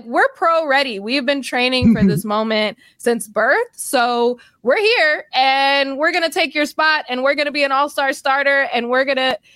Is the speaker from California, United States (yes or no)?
yes; Sacramento, California, United States; I'm from Sacramento.